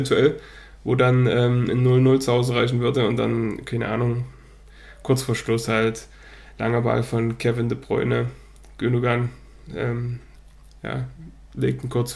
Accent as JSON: {"language": "German", "town": "Dortmund", "region": "North Rhine-Westphalia", "country": "Germany", "said": "ich als Dortmunder"}